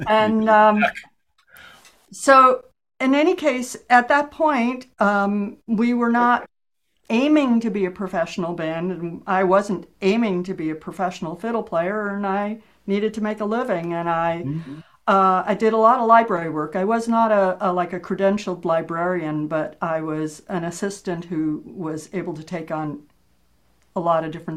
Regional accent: New Jersey, United States; I grew up in New Jersey. What did I know about fiddle playing?

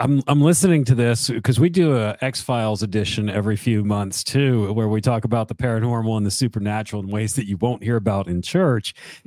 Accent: Northeast, United States; watching the big parade in New York City on TV, where I grew up in the Northeast.

